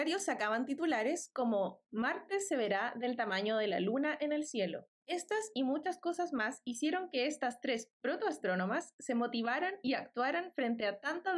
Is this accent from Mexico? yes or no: no; Valparaíso, Chile; Yo soy nacida y criada en Valparaíso. Viví en el Cerro Placeres cuando era chiquitita. Estudié en Valparaíso también en el liceo, en ese tiempo de niñas, Juan Arroz de Edwards. La mayoría de mi familia es de Valparaíso, casi todos siguen viviendo ahí.